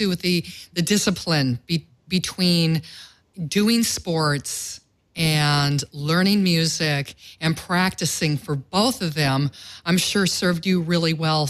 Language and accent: English; Wisconsin, United States; Yeah, and I'm also from the Midwest, too. I'm from Wisconsin, so I understand, you know, those long Midwest winters